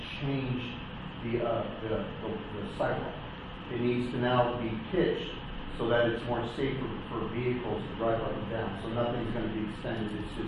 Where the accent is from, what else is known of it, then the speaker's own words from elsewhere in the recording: Las Vegas, Nevada, United States; I'm born and raised in Las Vegas, so I do have hope that things can be corrected and taken care of.